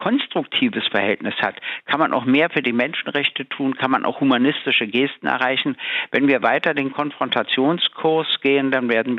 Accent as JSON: {"language": "German", "country": "Germany", "said": "Ich komme ja aus der DDR."}